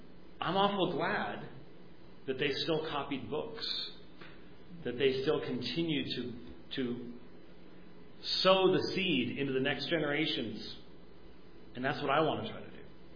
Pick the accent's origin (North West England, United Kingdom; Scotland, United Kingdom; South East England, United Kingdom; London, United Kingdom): Scotland, United Kingdom; I'm Scottish